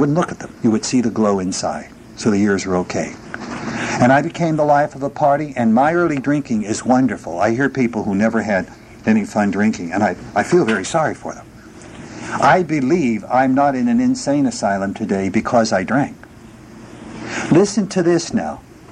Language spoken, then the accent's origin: English; Hazleton, Pennsylvania, United States; now in Oklahoma, United States; But I grew up in Hazleton, Pennsylvania, and we had ethnic pockets all over the place